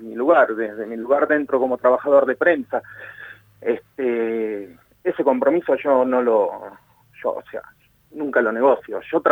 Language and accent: Spanish; General Roca, Río Negro, Argentina; also born or lived in Buenos Aires / Rome / Neuquén / Zapala; now in El Bolsón, Argentina; Crecí en General Roca, nací en Buenos Aires, crecí en General Roca, después viví en Roma, después en Neuquén, después en Zapala, ahora estoy en el Bolsón.